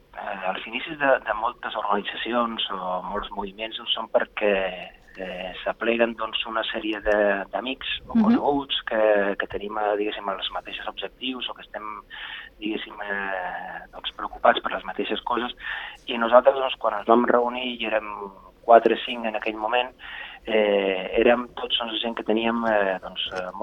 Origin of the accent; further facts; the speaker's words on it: Andorra; Jo soc d'Andorra i, evidentment